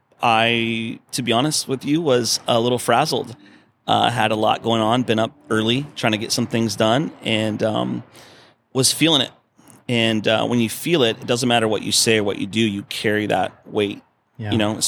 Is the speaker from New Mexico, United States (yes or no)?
no; Paso Robles, California, United States; also born or lived in Orange County; I grew up on 80 plus acres up in Paso Robles. I was born in Orange County, but right before I was 6, we moved up there